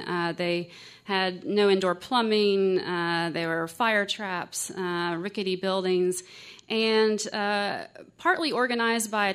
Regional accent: Hickory, North Carolina, United States; that in my hometown, I grew up in Hickory, and there you see a new high school wing being added to the 12th-grade black school there as late as 1957.

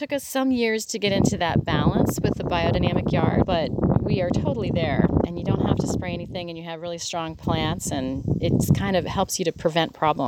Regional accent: Dayton, Ohio, United States; In Dayton, Ohio.

